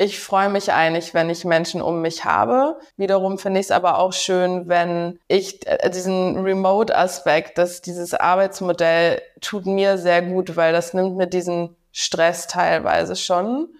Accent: Hamburg, Germany; Meine Homebase ist in Hamburg, meine Heimatstadt.

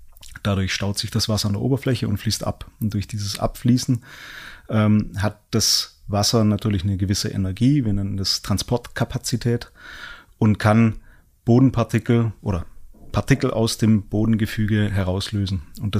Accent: Reutlingen, Baden-Württemberg, Germany; also born or lived in Arad, Romania; Habe dann dort die Schullaufbahn gemacht, also in Südwestdeutschland, in Reutlingen.

